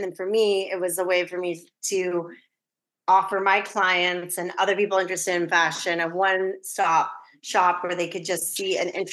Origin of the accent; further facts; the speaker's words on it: Sacramento, California, United States; I grew up in Northern California. So I grew up in Sacramento, which basically had no exposure to any of this.